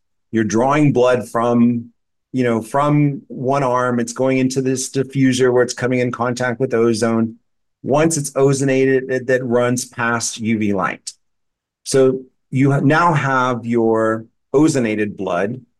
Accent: Texas, United States; As a Texan who lives in the desert, I was like, wow, that's kind of, you know, there's a lot of resiliency in the moss there.

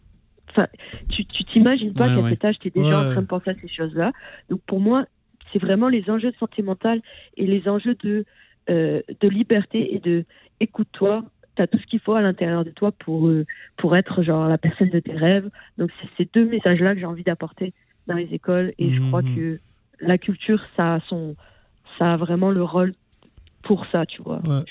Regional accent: France; now in Canada; je connais pas la réalité actuelle de l'éducation dans les écoles et encore moins au Québec parce que j'ai grandi en France.

